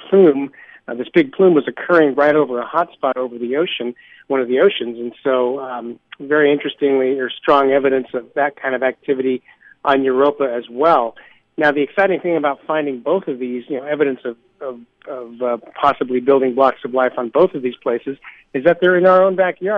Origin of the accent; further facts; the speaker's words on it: Danville, California, United States; My family moved to Danville when I was 7 years old. I grew up there in the Bay Area, went to undergraduate school at Berkeley